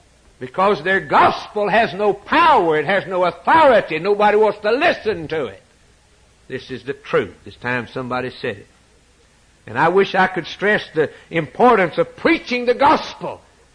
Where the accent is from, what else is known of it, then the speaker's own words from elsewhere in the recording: Birmingham, Alabama, United States; Billy Graham went to Birmingham, my hometown.